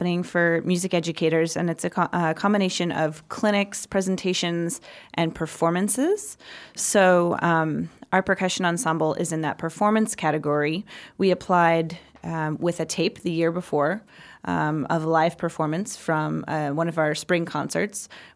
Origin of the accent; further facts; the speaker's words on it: Missouri, United States; And me too, I'm also from Missouri, so my elementary school teacher is going to be there, my high school teachers and my collegiate instructors.